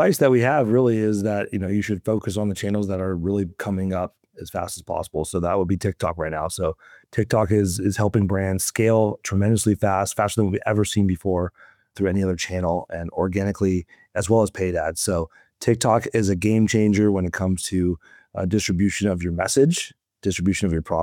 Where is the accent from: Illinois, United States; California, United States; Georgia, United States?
California, United States; San Diego; now in Japan; I'm actually usually from San Diego, but currently in Japan right now where it's 1 o'clock in the morning.